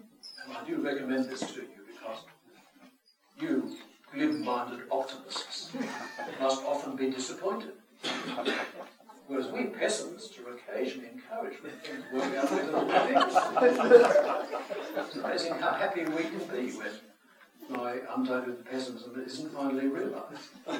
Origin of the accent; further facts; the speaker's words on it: Australia; I say, brightly, being an Australian